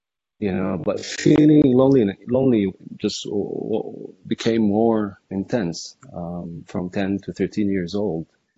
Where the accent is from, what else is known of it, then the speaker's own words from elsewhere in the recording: Cairo, Cairo Governorate, Egypt; I'm about 38 years old. I'm from Cairo, Egypt, and I have two brothers, younger than me